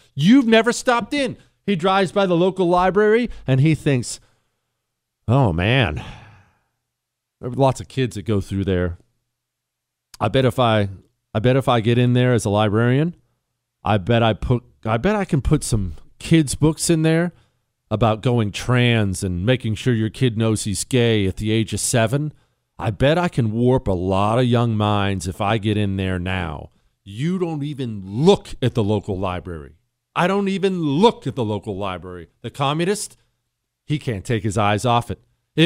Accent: Michigan, United States; Jesse, last week a black guy in my home state of Michigan went into Burger King

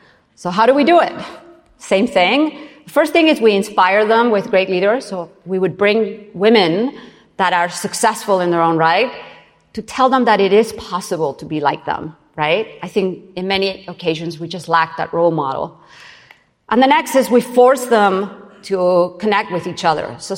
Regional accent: Barcelona, Catalonia, Spain; English is a second language; I'm from Barcelona, Spain. My fellow countrywoman

